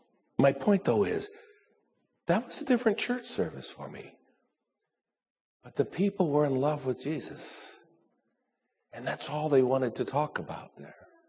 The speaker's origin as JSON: {"language": "English", "region": "California", "country": "United States", "lives_now": "Sacramento, United States", "said": "when I was from Southern California, when I was an assistant pastor, and I got called to go to Sacramento to plant a church 20-some years ago."}